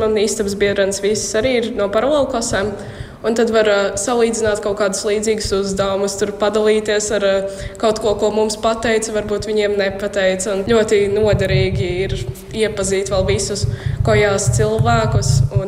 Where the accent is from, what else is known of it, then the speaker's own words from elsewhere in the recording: Liepāja, Kurzeme, Latvia; Es esmu no Liepājas un man sanāk 200 km braukt.